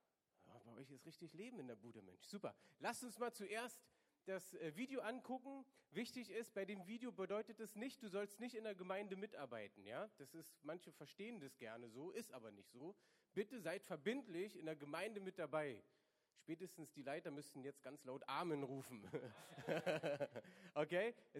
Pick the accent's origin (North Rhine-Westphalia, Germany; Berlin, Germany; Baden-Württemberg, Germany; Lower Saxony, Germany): Berlin, Germany; East Berlin; ich bin in Ostberlin aufgewachsen. Wir hatten keine christliche Familie